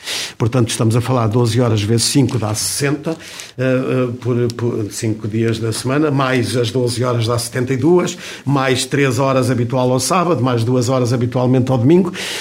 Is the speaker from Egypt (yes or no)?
no; Mozambique; moved away as an adult; now in Portugal; eu vim de Moçambique para Portugal... com um ordenado, com um pagamento